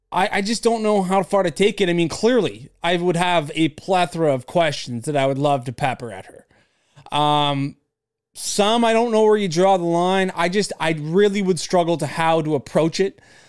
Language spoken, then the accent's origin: English; Canada; You know, for me being a Canadian, people get so upset in the comments.